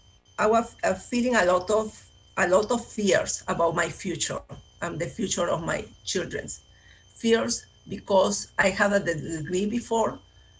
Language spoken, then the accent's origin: English; Peru; now in California, United States; Where I was here in California, I don't have my family. My family is in Peru. I am from Peru.